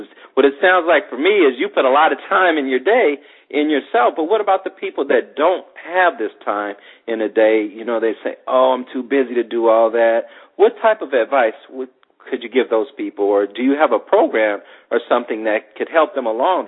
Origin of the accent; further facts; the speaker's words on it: Los Angeles, California, United States; I grew up in Los Angeles and, you know, very materialistic